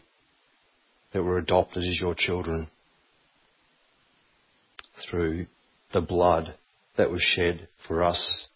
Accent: Collaroy, New South Wales, Australia; I grew up on Collaroy on the northern beaches of Sydney. I went to a private school.

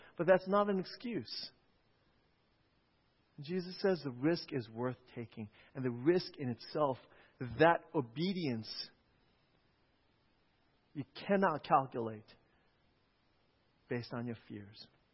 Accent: New York, United States; I grew up in New York. I hate being dissed.

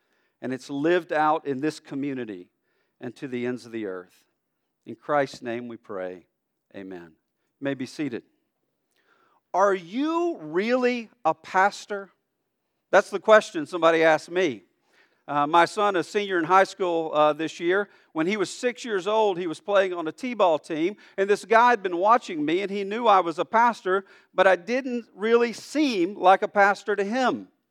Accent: Alabama, United States; I grew up in Alabama. I'm an Alabama football fan.

